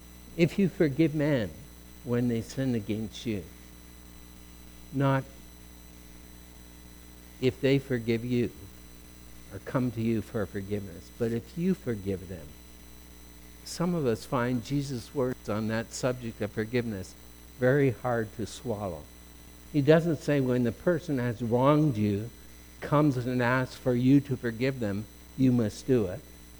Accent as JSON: {"language": "English", "town": "London", "region": "Ontario", "country": "Canada", "tie": "born or raised there", "said": "one of my close friends when I grew up in London, Ontario."}